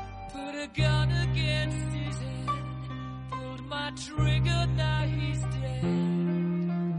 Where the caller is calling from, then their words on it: Montblanc, Catalonia, Spain; de Montblanc, de la plaça, de la botiga de Calvives.